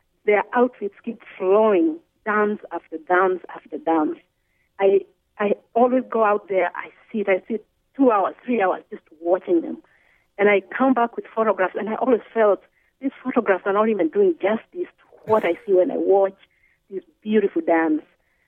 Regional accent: Kenya; also born or lived in South Texas; now in United States; So when I'm growing up in Kenya, I see the string. When I move to South Texas, I see the performance of the folklorico dance.

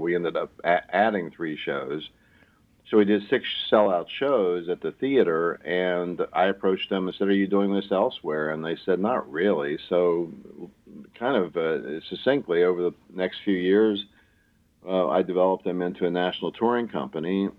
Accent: Appalachia, United States; I'm actually from Appalachia, but I'm from this part of the country, and it's where I was the most comfortable.

